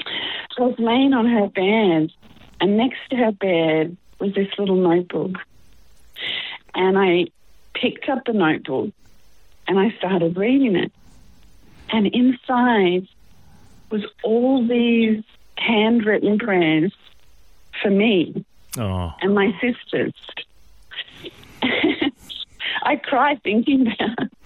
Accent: Brisbane, Queensland, Australia; Well, I was born in Queensland. Mighty Queensland. And in Brisbane, on the north side of Brisbane, on a dairy farm.

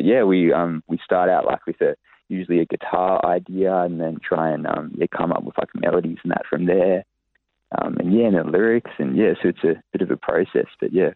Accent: Brisbane, Queensland, Australia; also born or lived in Toowoomba / Sunshine Coast; So I was born in Brisbane, grew up a bit all over the place, lived in Brisbane for a bit in Toowoomba and the sunny coast.

